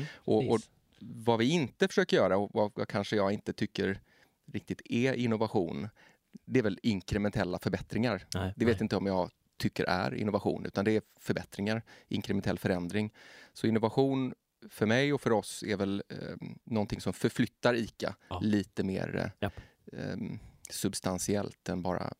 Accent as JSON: {"language": "Swedish", "town": "Gothenburg", "region": "Västra Götaland County", "country": "Sweden", "said": "Jag är från Göteborg och började liksom på ett av våra kontor där."}